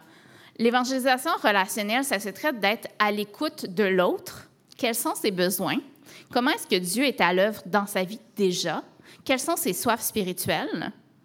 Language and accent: French; Matane, Quebec, Canada; also born or lived in Rimouski; moi je viens de Matane, j'habitais à Rimouski aussi